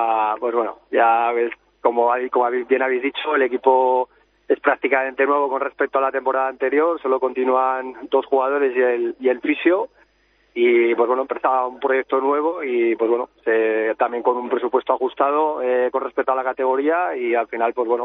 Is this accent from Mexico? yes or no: no; Zaragoza, Aragon, Spain; casi todos somos de Zaragoza